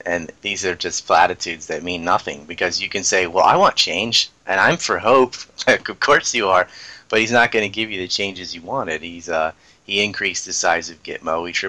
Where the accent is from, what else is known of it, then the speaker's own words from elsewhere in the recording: the South, United States; Because I'm from the South